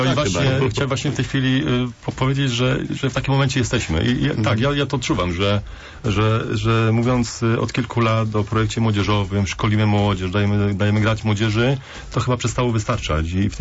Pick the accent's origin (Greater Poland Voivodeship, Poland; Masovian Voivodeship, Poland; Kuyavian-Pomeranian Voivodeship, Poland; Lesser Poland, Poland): Greater Poland Voivodeship, Poland; Poznań; czy ja zdaję sobie sprawę jako poznaniak, czy uczestniczący w sporcie poznańskim od lat pewnie 30